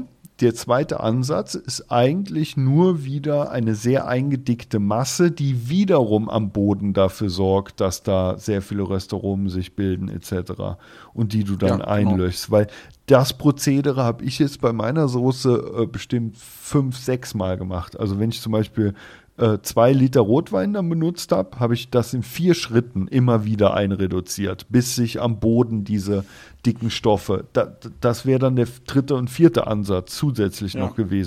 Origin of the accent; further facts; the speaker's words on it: Rhineland-Palatinate, Germany; Von der Mosel komme ich tatsächlich her.